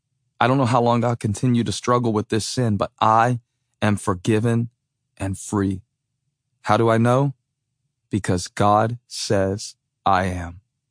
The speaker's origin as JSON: {"language": "English", "town": "Moncks Corner", "region": "South Carolina", "country": "United States", "tie": "born or raised there", "said": "You might say it is an affront to the game of t-ball I grew up loving on the Monk's Corner, South Carolina rec fields"}